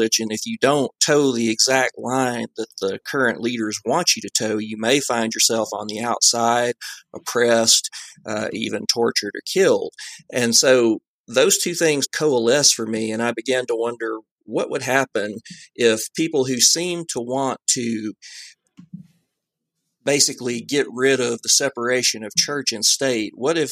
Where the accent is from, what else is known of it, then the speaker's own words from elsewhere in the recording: the South, United States; I come from the South.